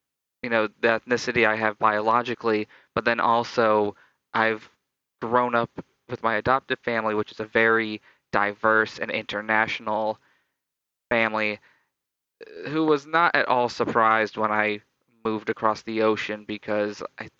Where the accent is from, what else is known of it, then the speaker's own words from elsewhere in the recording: Illinois, United States; born there; But as I believe I mentioned, I was born in Illinois.